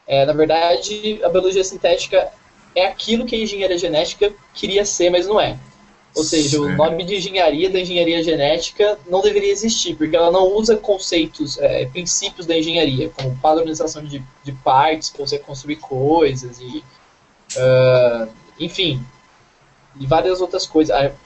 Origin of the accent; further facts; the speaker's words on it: Guaratinguetá, São Paulo, Brazil; now in São Paulo, Brazil; Aí eu saí lá de Lorena, que é do lado da minha cidade, Guaratinguetá. Vim aqui para São Paulo.